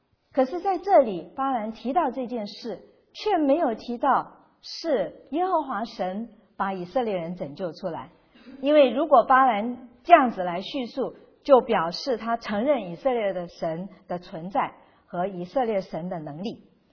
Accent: China; 就是说来像我们中国人所说的算命一样的去预言预告将来。

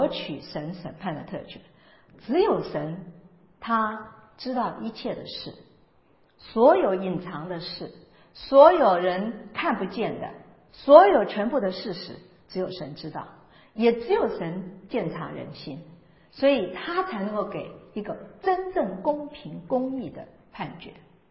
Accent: China; 这是我想我们中国人也有类似的概念

